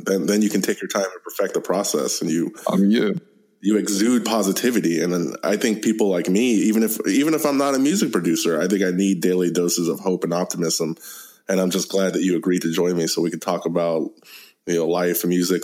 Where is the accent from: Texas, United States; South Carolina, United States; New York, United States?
Texas, United States; Killeen; Yeah, we grew up in the Killeen Temple area in Texas.